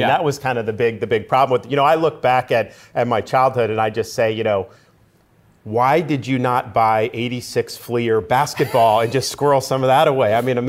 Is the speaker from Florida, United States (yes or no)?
yes; Tampa, Florida, United States; I grew up in the Tampa area